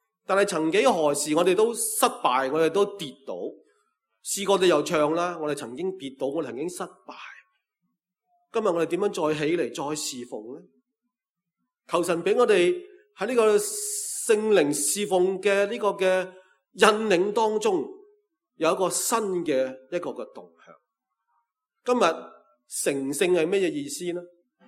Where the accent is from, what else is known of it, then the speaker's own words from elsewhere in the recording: Canada; 我係加拿大嚟嘅，所以俾你五个英文字